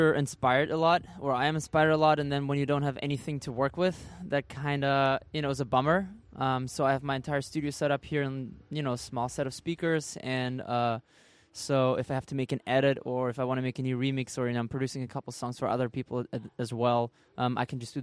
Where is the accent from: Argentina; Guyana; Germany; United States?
Germany; English is a second language; My last name starts with a Z, and I'm from Germany, and we pronounce the Z as Zed.